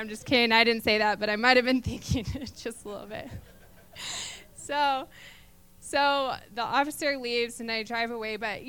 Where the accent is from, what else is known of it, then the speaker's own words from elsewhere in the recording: Crete, Illinois, United States; I've been coming here for a while, since 2011. So I've been born and raised in Crete.